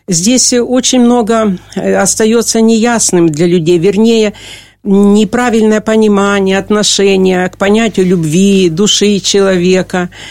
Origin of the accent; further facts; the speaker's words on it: Donetsk, Donetsk Oblast, Ukraine; я переселенка из Донецка